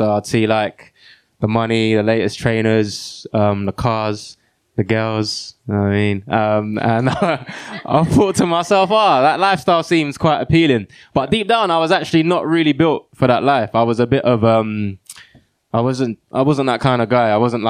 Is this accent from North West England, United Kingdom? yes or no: no; London, United Kingdom; I grew up in East London, a place called Custom House. My parents are from Ghana. They came over to England in their early 20s, had me and my younger brother. Both my parents are Christians. And African